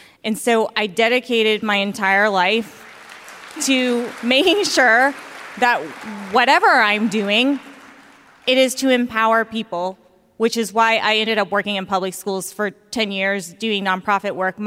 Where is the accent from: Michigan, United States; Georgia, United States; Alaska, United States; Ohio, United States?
Georgia, United States; Augusta; And when I was young, growing up in Augusta, Georgia, I knew, yeah, Augusta in the house.